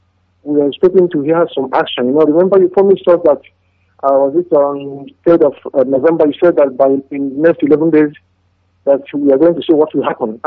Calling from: China; Like I said before, I am calling from China, and I have some Amari in the East Local Government area of Imo State.

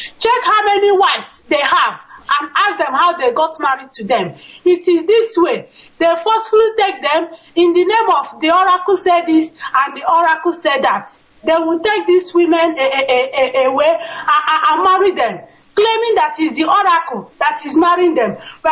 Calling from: Sweden; I'm calling from Sweden.

